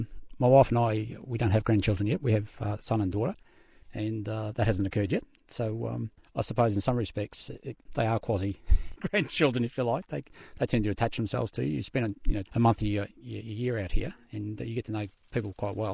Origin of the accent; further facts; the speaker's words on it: Moorabbin North, Victoria, Australia; I'm from Victoria, a place called Moorabbin North. It's a dairy country, a bit of potato growing, rains a lot of green hills.